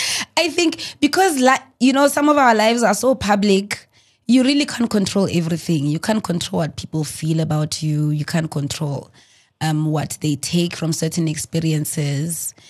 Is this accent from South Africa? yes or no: yes; South Africa; No, but I am South African.